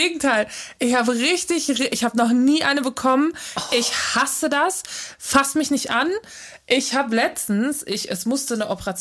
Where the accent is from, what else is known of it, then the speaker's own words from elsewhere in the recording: North Rhine-Westphalia, Germany; Aber ich bin am Niederrhein aufgewachsen. Und die haben ja auch so ein melodisches Gesabbel, sag ich mal. Das habe ich auch noch drauf.